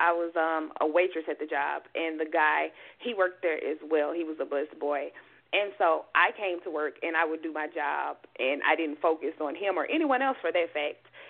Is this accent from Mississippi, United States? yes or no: yes; Mississippi, United States; So I am from Mississippi. So I'm from deep down south. I'm from Mississippi, born and raised.